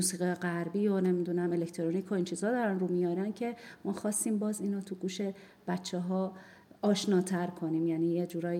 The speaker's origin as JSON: {"language": "Persian", "town": "Shiraz", "region": "Fars", "country": "Iran", "said": "که ما توی همدان، یه شهریه که خیلی از شیراز، حالا شهر خودمون کوچیک‌تره"}